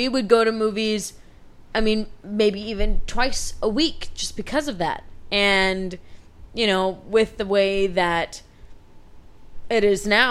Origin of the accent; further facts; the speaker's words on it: Shakopee, Minnesota, United States; Hey, man, I'm from Shakopee.